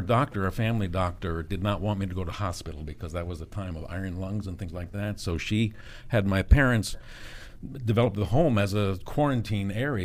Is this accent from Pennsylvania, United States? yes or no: no; New London, Connecticut, United States; born there; also born or lived in McLean, Virginia; I was born in New London, Connecticut, but have lived in McLean area, McLean Tyson's Corner, since 1950.